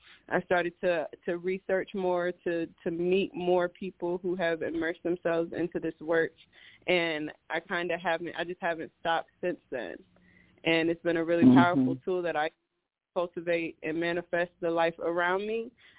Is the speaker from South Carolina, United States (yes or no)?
yes; South Carolina, United States; I was raised Southern Baptist. I'm from South Carolina, so I grew up in the church.